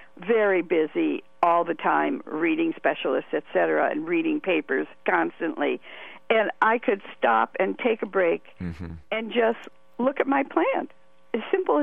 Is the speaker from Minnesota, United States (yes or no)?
no; Detroit, Michigan, United States; I'm from Detroit.